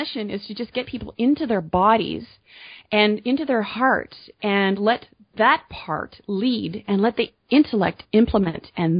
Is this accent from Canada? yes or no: yes; Canada; I'm Canadian, but I'm not French Canadian